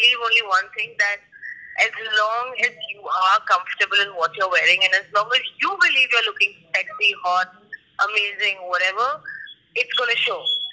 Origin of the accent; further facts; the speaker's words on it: Pune, Maharashtra, India; born there; now in Mumbai, India; I've been raised all over India because my dad was in the army, right? So I've technically not lived in any city for more than a year, but I was born in Pune.